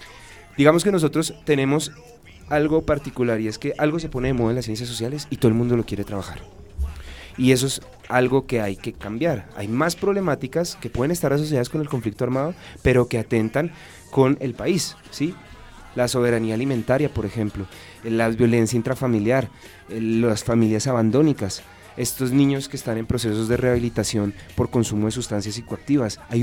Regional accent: Colombia; todas las personas que habitamos acá en Colombia, y es precisamente lo siguiente: nosotros no conocemos nuestro país

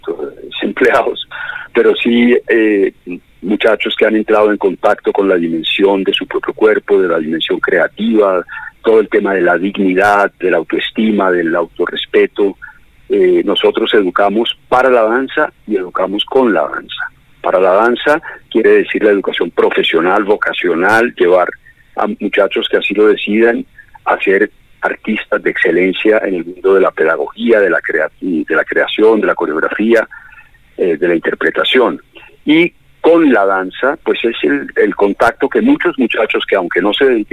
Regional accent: Colombia; así somos los colombianos, así nacimos

